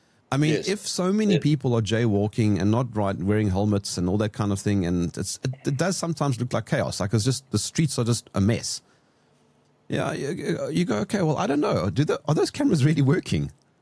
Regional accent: South Africa; Being a South African

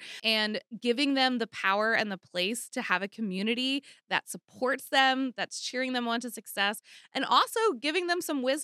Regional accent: Lancaster, Pennsylvania, United States; So I was born and raised here in Lancaster, Pennsylvania.

